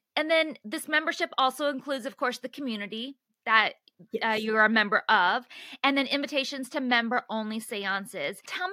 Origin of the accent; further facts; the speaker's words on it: California, United States; I'm from Northern California.